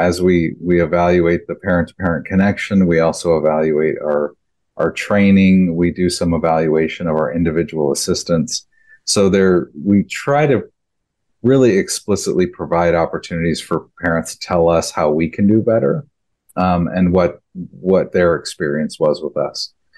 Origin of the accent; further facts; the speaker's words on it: Oregon, United States; I'm from Oregon originally. So our original plan was to come down here for a few years and then go back.